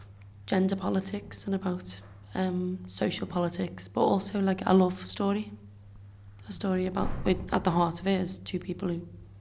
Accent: Liverpool, North West England, United Kingdom; Yeah, I'm from Liverpool, yeah. Yeah, so it's just down the road, really.

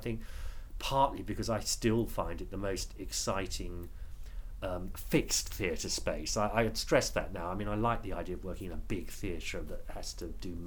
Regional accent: London, United Kingdom; I came from London, never been to Manchester

